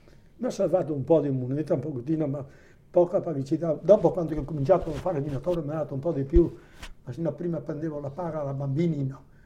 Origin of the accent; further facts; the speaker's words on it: Turin, Piedmont, Italy; born there; quella che aveva suo figlio quando sono nato a Torino.